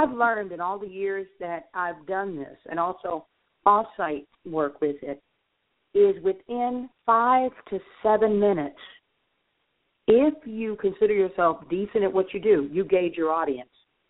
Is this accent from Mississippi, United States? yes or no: yes; Mississippi, United States; Even though I'm native to Mississippi, because I've been all over the place, I don't really have much of a Southern accent.